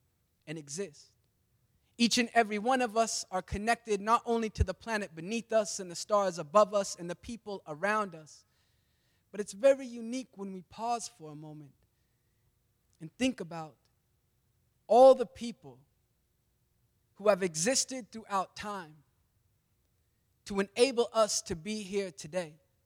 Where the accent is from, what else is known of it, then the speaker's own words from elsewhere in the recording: Salt Lake City, Utah, United States; I'm from Salt Lake City, Utah.